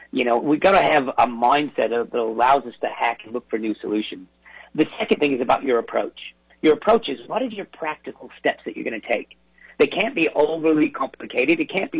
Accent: United States; moved away as an adult; now in Sydney, Australia; And I've been in Sydney, Australia for 23 of those years. I grew up in America.

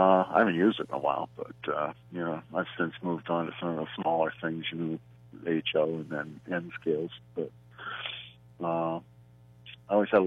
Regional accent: Butler, United States; now in Massachusetts, United States; We grew up together years ago. I haven't been in Butler for about 50 years. I'm calling from Massachusetts.

